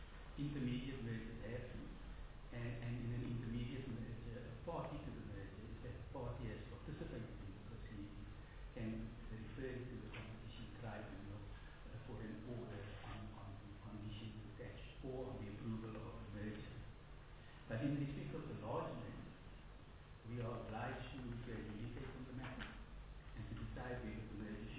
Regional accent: Claremont, Western Cape, South Africa; a few meters from where I grew up in Claremont.

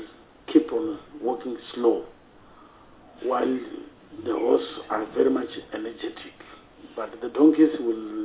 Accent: Limpopo, South Africa; So I'm from Venda also.

